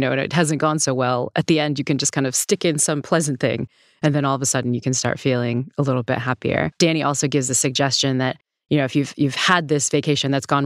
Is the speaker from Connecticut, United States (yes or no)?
yes; New Haven, Connecticut, United States; We have a few restaurants in my hometown in New Haven that when they bring the bill, they'll bring you like a little candy or some Swedish fish or something.